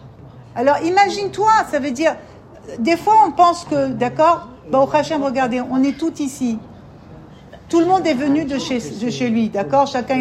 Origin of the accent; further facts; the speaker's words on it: France; une fille comme moi, d'où je viens, de la France là-bas